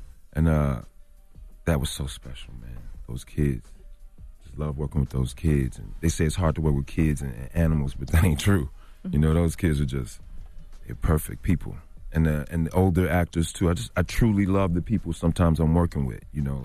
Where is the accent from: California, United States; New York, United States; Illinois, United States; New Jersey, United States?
Illinois, United States; Chicago; So I kind of, that's just me. So Avon and Ace, I can relate to as a man, you know, just growing up in Chicago.